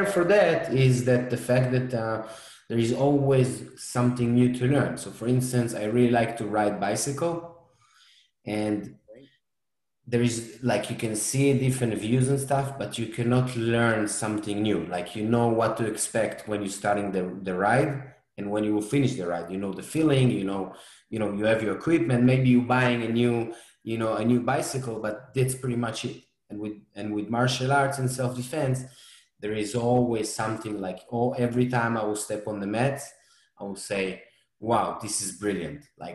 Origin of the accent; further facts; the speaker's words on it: Israel; now in United States; You know, I came from Israel around 6 years ago. I actually moved to Chicago in the beginning